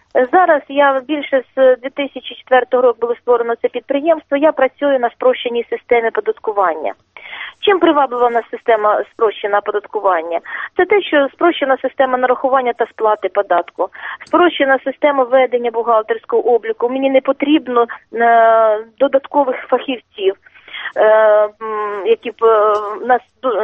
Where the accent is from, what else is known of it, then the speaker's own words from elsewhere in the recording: Mykolaiv, Mykolaiv Oblast, Ukraine; З міста Миколаєва.